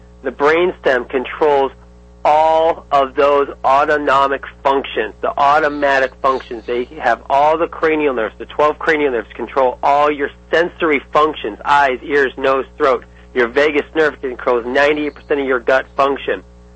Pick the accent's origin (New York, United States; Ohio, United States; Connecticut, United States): Ohio, United States; Hey, my old stomping ground. I'm from Ohio.